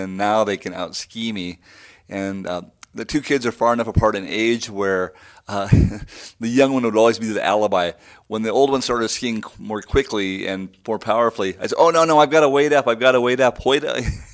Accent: Bozeman, Montana, United States; When I was little, I grew up in Bozeman, Montana. We have Bridger Bowl there.

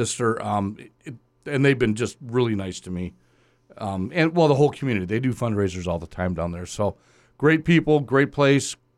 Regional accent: Wisconsin, United States; I said, listen, pal, I'm from Wisconsin. I can handle cold.

